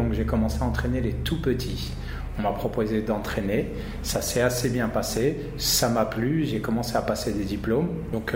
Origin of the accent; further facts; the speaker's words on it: Mantes-la-Jolie, Île-de-France, France; Moi j'ai grandi à Mantes-la-Jolie dans une cité